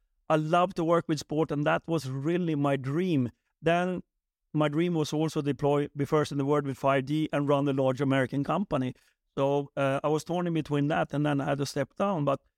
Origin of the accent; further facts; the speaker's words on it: Sweden; English is a second language; I mean, Henrik and I come from Sweden